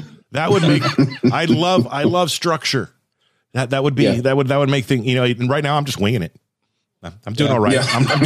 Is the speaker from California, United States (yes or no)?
yes; Thousand Oaks, California, United States; I grew up in Thousand Oaks, California, which is where the Dallas Cowboys had their training in the Tom Landry years.